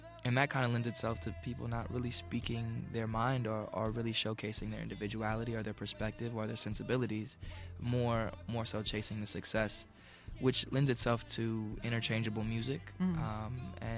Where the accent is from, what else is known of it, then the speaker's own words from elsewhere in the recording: Los Angeles, California, United States; Growing up, I kind of caught myself in the middle, growing up in Los Angeles, of a lot of tension at the time in the 90s, early 90s.